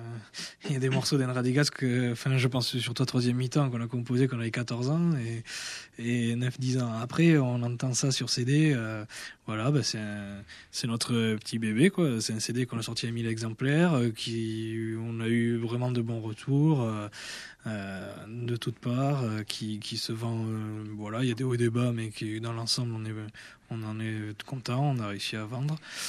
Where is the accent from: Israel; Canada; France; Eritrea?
France; Occitanie; Baptiste et moi, on vient d'une région, on vient d'une région de la Gascogne, le Gers, qui malheureusement, niveau langue, elle a vraiment beaucoup de lacunes.